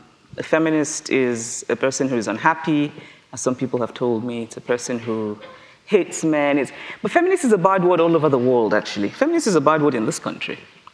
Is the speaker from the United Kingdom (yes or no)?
no; Nigeria; growing up in Nigeria, you know, black achievement is ordinary.